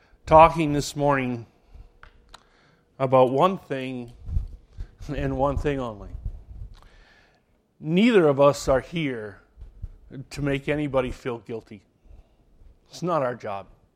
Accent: Scotland, United Kingdom; born there; I was born in Scotland. I'm cheap.

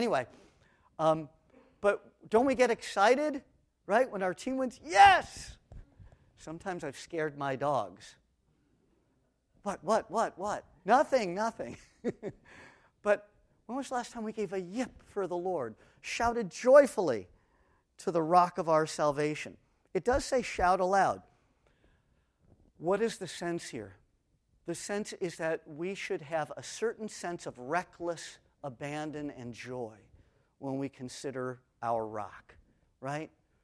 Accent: Los Angeles, California, United States; Now, as a child growing up in Los Angeles and attending Hebrew school 3 times a week, oh joy, after school

